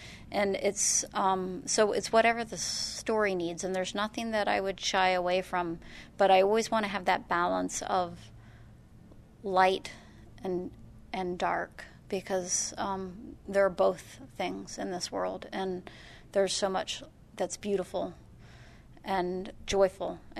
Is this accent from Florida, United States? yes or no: yes; Clermont, Florida, United States; And like where I grew up in Claremont, it was all citrus groves, and those are all gone now.